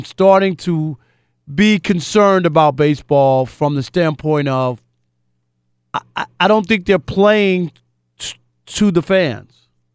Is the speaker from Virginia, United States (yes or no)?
no; Queens, New York, United States; And then, I guess, grew up in New York. We're in Queens, in Hollis. Okay, because I'm from Jamaica.